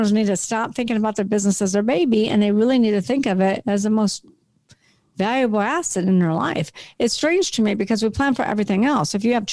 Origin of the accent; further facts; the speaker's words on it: California, United States; now in New Orleans, United States; So, yeah, I'm in New Orleans. I'm not from New Orleans. I'm from California.